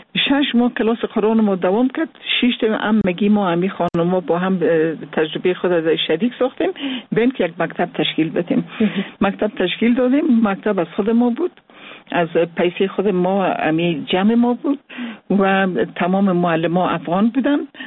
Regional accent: Mazar-i-Sharif, Balkh, Afghanistan; born there; مزار شریف چون زادگاه من از زادگاه شخصی خود من

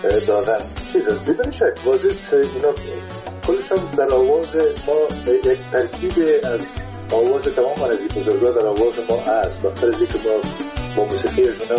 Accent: Kunduz, Afghanistan; born there; در قندوز در اون زمانی که ما به دنیا آمدم، پدرم در اسپینزر قندوز مصروف ایفای وظیفه بوده و در اون زمان البته تا سنای 3 سالگی ما در قندوز بودیم،

